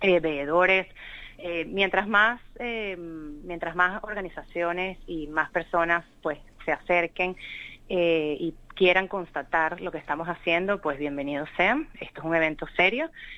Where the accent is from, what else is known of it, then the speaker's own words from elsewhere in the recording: Venezuela; now in Australia; pero somos venezolanos